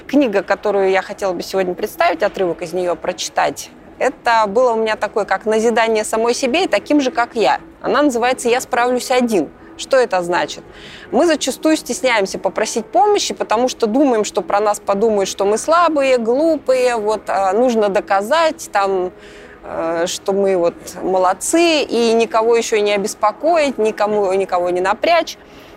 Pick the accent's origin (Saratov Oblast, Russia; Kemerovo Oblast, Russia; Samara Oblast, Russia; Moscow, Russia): Kemerovo Oblast, Russia; Kemerovo; Я из Кемерово.